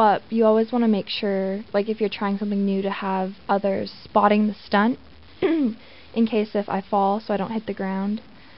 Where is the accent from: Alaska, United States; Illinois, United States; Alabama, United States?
Alaska, United States; Dillingham; I'm from Dillingham.